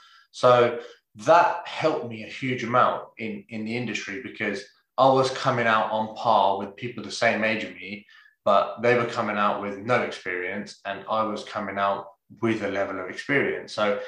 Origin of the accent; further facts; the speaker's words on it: Bedford, East of England, United Kingdom; so I'm from Bedford originally, same as you guys, born and bred, Queen's Park.